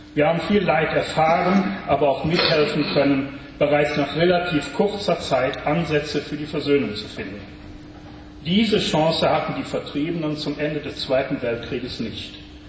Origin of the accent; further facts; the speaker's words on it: Unkel, Rhineland-Palatinate, Germany; Ich bin 1951 im Rheinland geboren, in dem kleinen idyllischen Weinstädtchen Unkel, etwa 20 Kilometer südlich von Bonn.